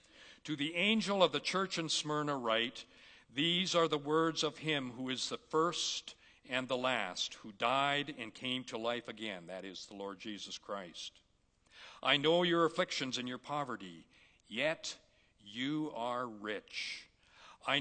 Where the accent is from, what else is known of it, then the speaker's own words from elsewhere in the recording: Canada; that's what's great about being a Canadian. We can go to church with freedom and liberty